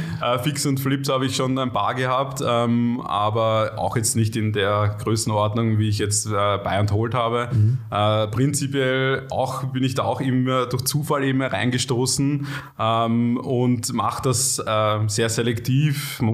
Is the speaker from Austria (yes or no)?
yes; Vienna, Austria; so als Wiener, wäre da doch gut ankommen mit meinem Dialekt